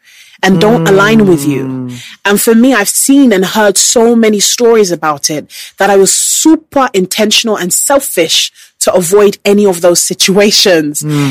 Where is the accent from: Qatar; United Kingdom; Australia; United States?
United Kingdom; As a British person, tea is more premium than champagne.